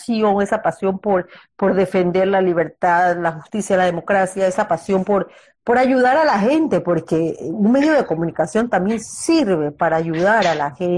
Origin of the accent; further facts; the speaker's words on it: Panama; also born or lived in Costa Rica; Yo nací en Costa Rica, pero soy panameña, sí.